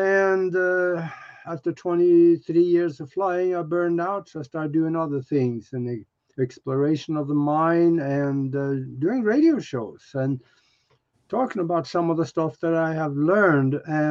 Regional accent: Norway; moved away as an adult; now in United States; I was born and raised in Europe, Northern Europe in Norway, and on a farm back there. And I figured out that's not what I wanted to do. So I left the country at 25, came to the US to go to flight school

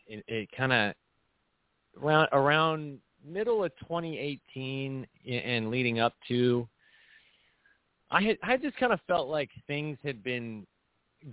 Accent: Huntington Beach, California, United States; accent: Huntington Beach; my first language isn't actually English. It's actually what linguists refer to as Huntington Beach Creole. It's like it's a dialect.

